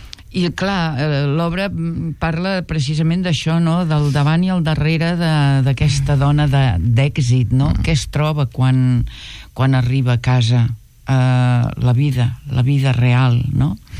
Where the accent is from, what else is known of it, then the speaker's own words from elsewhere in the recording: Artés, Catalonia, Spain; Jo vaig arribar d'Artés, al meu poble del Bages